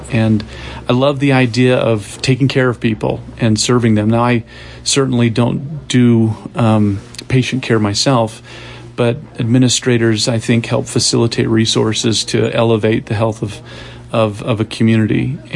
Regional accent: Mountain Green, Utah, United States; Yeah, I grew up in Mountain Green, Utah, in Morgan County, so not far from here.

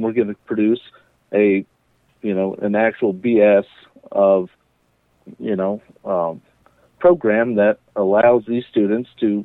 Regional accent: Smoot, Wyoming, United States; So, yeah, I was born and raised in Smoot, Wyoming. I was a graduate of Star Valley back in 2006.

